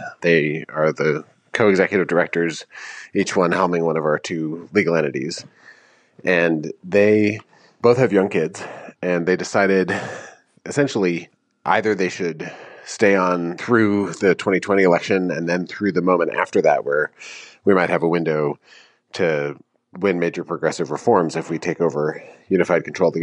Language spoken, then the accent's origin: English; Madison, Wisconsin, United States; I grew up in Madison. Wisconsin's where my sort of political identity was forged. It's a place that I love.